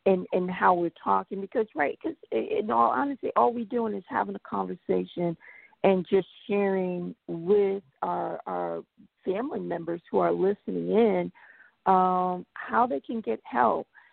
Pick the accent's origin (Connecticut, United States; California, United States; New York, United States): Connecticut, United States; you know I'm from the Connecticut area